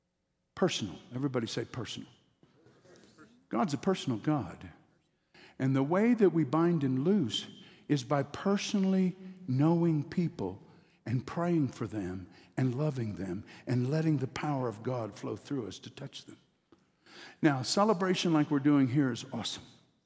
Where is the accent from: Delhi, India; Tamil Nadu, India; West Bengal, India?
West Bengal, India; Kolkata; born there; You know, I was born in Pentecost. My parents are Pentecostal missionaries. I was born in Calcutta, India. I was born in a house in Calcutta, India.